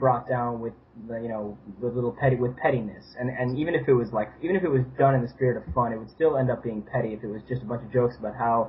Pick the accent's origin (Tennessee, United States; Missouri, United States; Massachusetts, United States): Massachusetts, United States; Boston; I like Ben Affleck, and I'm from Boston, so I'm a little biased on that.